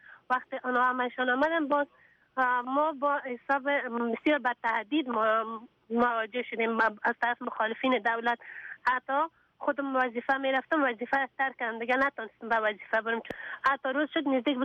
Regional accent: Afghanistan; از افغانستان برامدیم آمدیم.

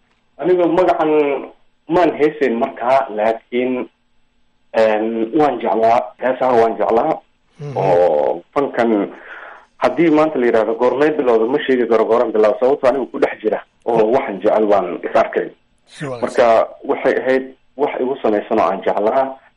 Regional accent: Lafoole, Lower Shabelle, Somalia; also born or lived in Mogadishu; Anigu waxaan ku dhashay Muqdisho, laakiin nolosheeda intii badneyd waxaan kusoo qaatay deegaankaas Lafoole.

